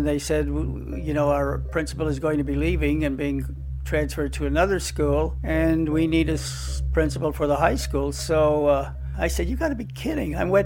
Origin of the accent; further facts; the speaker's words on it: Pennsylvania, United States; Actually grew up in the coal regions of Pennsylvania, up in Schuylkill County.